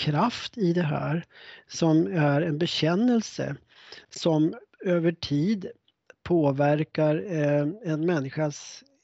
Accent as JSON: {"language": "Swedish", "region": "Uppsala County", "country": "Sweden", "said": "Så säger de upp i Norduppland där jag kommer ifrån."}